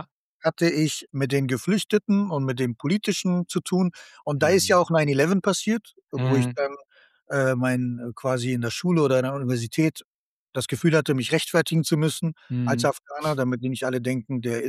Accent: Hamburg, Germany; Ich bin am Georg aufgewachsen, 10, 11 Jahre, bevor wir umgezogen sind nach Sasel

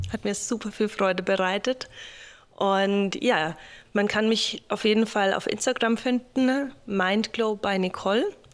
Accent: Bavaria, Germany; ich komme aus Deutschland, aus dem Frankenländle, also aus Franken.

